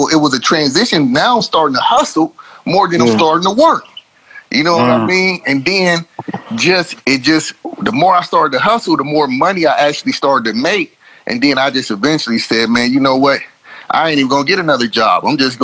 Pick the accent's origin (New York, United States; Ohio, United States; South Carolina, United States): Ohio, United States; Youngstown; Well, just growing up in Youngstown, it was, you know, it was hard.